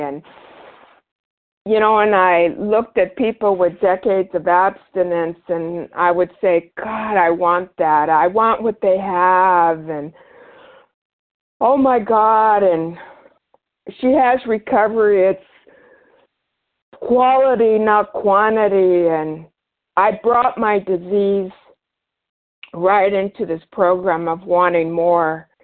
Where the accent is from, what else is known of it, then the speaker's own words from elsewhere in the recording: United States; I think that it's part of our culture here as an American to arrive.